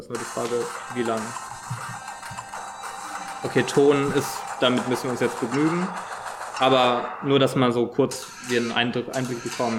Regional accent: Berlin, Germany; ich komme aus Berlin

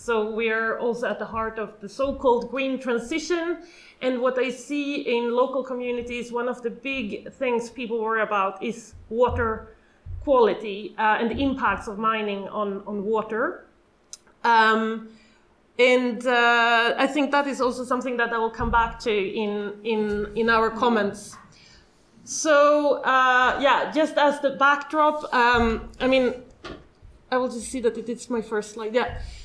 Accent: Sweden; I realized in my 20s that I'm actually from the Arctic, because we're within the Arctic Circle.

